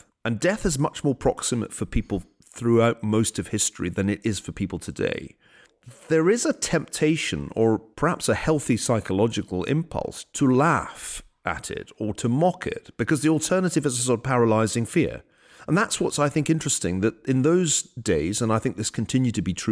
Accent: Glasgow, Scotland, United Kingdom; when I was growing up in Glasgow.

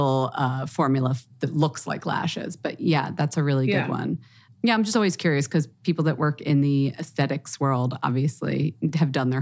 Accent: Philadelphia, Pennsylvania, United States; Oh, there's a Germantown like every state. I grew up in Philadelphia. There's a Germantown.

